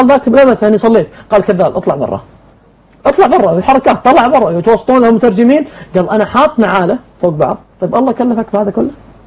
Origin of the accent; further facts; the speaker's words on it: Riyadh, Riyadh Province, Saudi Arabia; وعندنا في السعودية وعندنا في الرياض